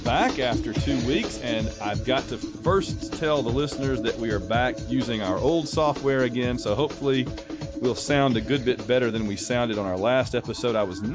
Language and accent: English; Sylacauga, Alabama, United States; we are thinking of the folks down in Alabama around Auburn and my hometown, Sylacauga